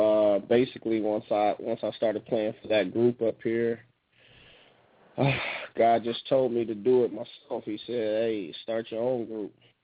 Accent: Kalamazoo, Michigan, United States; now in Detroit, United States; Like you said, born and raised in Kalamazoo, moved to Detroit, started a career in Detroit

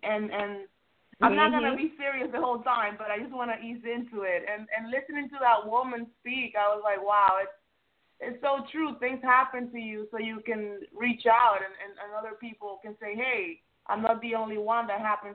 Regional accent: Dominican Republic; because I'm Dominican, I'm from the Dominican Republic.

